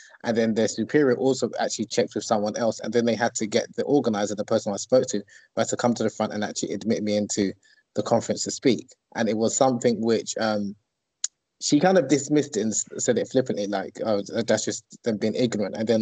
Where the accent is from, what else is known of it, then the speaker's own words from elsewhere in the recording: United Kingdom; also born or lived in Egypt; So originally I'm from Nigeria. Obviously born and bred in the UK. After I graduated from university, I lived in and studied in Egypt for 3.5 years.